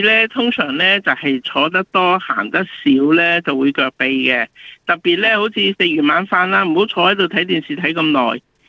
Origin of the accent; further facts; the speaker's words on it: China; 我们中国人讲嘢就揽埋了风湿啦